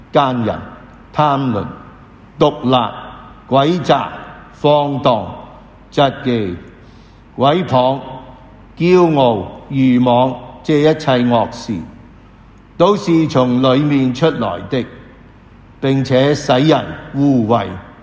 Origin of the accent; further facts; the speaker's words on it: Hong Kong; 我谂今日我哋香港人喺呢几年啊，好习惯啦吓。